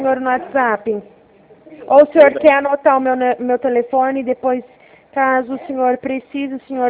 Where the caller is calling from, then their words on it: Ribeirão Preto, São Paulo, Brazil; Eu falo da cidade de Ribeirão Preto